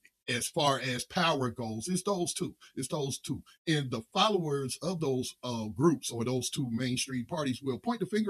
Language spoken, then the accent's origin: English; United States; So, you know, I'm American, so-called American through and through.